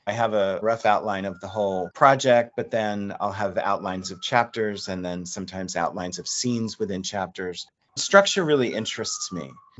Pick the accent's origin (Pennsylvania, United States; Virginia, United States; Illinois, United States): Pennsylvania, United States; Reading; now in New York, United States; born in my hometown of Reading, PA, and went to art school initially in Kutztown, PA, and then came to New York